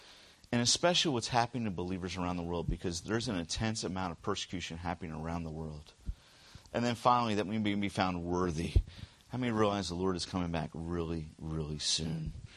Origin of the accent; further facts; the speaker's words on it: Baltimore, Maryland, United States; I was born in Baltimore. I lived in Arbutus. Okay, in Arbutus. My parents then moved to the Catonsville area.